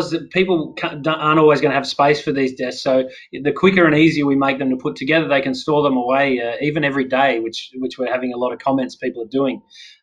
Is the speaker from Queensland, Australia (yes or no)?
no; Tathra, New South Wales, Australia; now in Sydney?; I'm from the South Coast originally, down a small town called Tathra, and I love getting back down the South Coast of New South Wales.